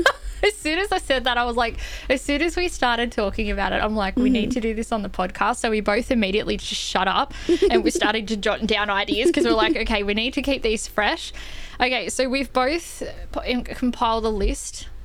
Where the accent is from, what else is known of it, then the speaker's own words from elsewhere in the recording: Australia; That one stumped me, and I'm Australian.